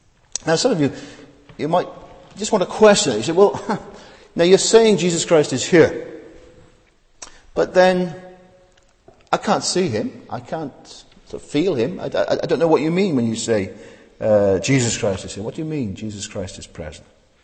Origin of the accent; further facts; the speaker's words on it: Wales, United Kingdom; You know, I'm from Wales, and there are many chapels.